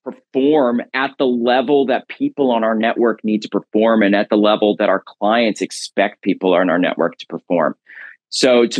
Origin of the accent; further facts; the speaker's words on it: Massachusetts, United States; And I also currently serve as a senior advisor to my home state in the US of Massachusetts